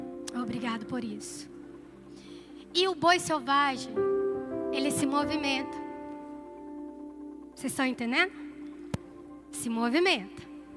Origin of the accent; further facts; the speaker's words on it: Amazonas, Brazil; moved away as an adult; eu sou amazonense, então com 18 anos, vou contar rapidinho. Com 18 anos, eu fui para Campo Grande fazer faculdade